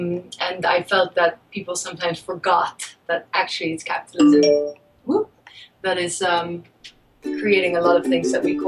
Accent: Netherlands; I'm from the Netherlands.

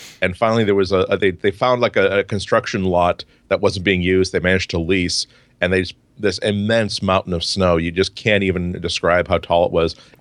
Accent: Boston, Massachusetts, United States; So, because I grew up in Boston, he grew up in Western Pennsylvania.

